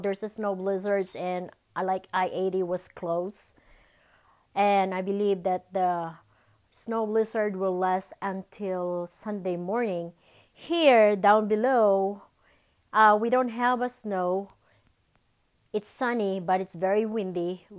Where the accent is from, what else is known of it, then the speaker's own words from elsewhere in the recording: Philippines; English is a second language; now in United States; because I came from the Philippines, so I don't have a lot of knowledge about the American history.